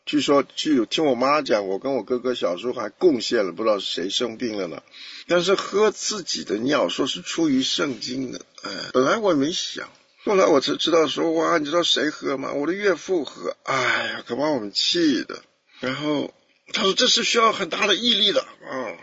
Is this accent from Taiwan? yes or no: yes; Taiwan; 你知道我们从台湾来的读到这句话有特别的感受，你们不晓得啊。